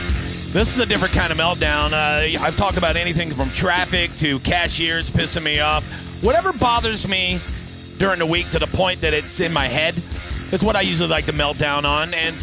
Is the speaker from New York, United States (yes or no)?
no; Tampa, Florida, United States; Born and raised in Tampa. Grew up in Seminole Heights in Ybor City.